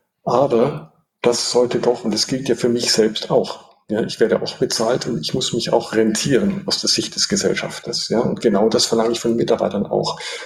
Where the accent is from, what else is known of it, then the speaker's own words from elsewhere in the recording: Munich, Bavaria, Germany; ich bin in München aufgewachsen, geboren und aufgewachsen. Und meine Eltern kamen aus dem Oberpfälzer Raum und aus dem Sudetenland. Das heißt, meine Mutter war Kind von Flüchtlingen